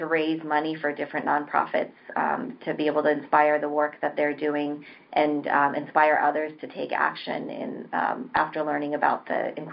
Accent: United States; when my sister and I were young and growing up in the United States, my parents wanted to teach us a lot about Indian culture and our roots.

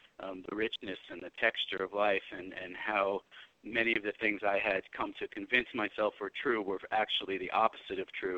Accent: Brooklyn, New York, United States; growing up in, I grew up back east in Brooklyn, New York, you know, it's not like the range of identity constructions, despite the fact that there was a lot of diversity there

